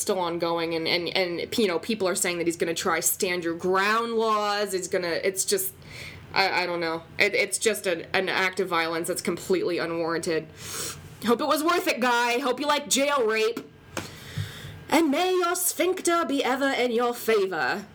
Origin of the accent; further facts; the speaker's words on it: Florida, United States; In my home state yesterday, an old man physically rammed his shopping cart into another old man who had unloaded more than 20 items into the express lane. Okay, this is at Walmart in Tampa, I believe.